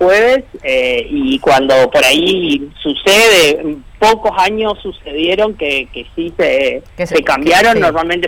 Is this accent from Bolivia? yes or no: no; Misiones, Argentina; como todos nosotros que somos de Misiones ya sabemos que el clima hasta hay que esperar hasta último momento